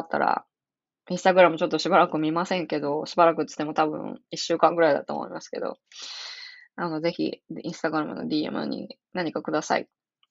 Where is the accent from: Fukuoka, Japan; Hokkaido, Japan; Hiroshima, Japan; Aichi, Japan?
Hiroshima, Japan; born there; 私は広島で生まれたんですけど、